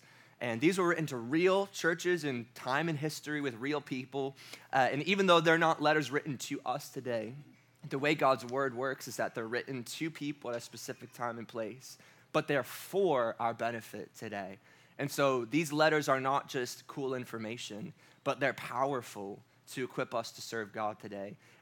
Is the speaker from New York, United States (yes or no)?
yes; New York, United States; also born or lived in Pittsburgh; So I was born here, and my parents moved to upstate New York, right up